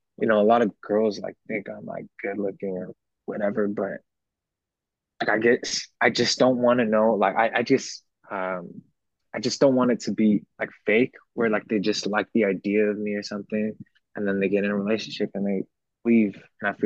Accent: California, United States; in the Bay Area

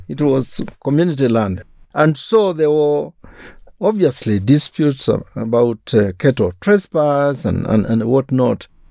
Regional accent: Kitui, Kitui County, Kenya; But growing up in Kitui, a lot of disputes were settled through the Kithito oath.

